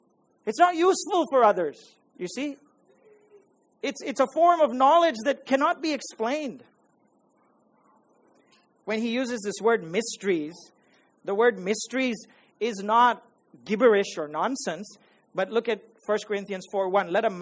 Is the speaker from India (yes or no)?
yes; Maharashtra, India; I grew up in Maharashtra. But unfortunately, I was raised in an Anglo-Indian background. So I can speak street Marathi, but I am thinking and I'm educated in what? In the Queen's English